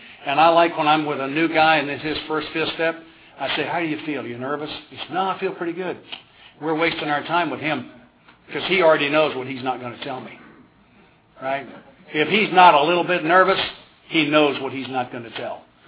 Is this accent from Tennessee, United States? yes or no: yes; Tennessee, United States; Do you believe I'm from Tennessee and can talk this fast?